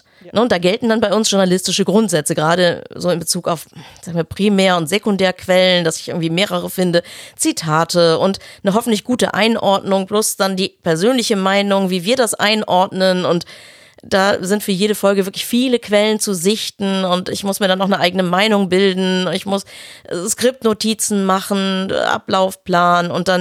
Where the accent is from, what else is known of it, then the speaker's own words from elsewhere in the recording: Düsseldorf, North Rhine-Westphalia, Germany; now in Kiel, Germany; Ich komme ja eigentlich aus Düsseldorf